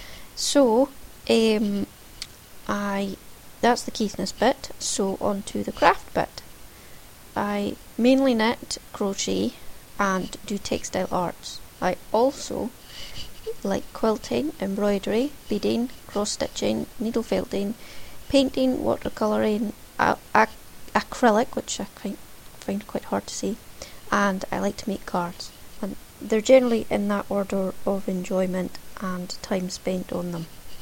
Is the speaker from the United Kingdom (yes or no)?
yes; Scotland, United Kingdom; I hail from Caithness, Scotland. Caithness is at the very north of the Scottish Highlands in the United Kingdom. It is very flat, we don't have many trees, we've got a lot of wind.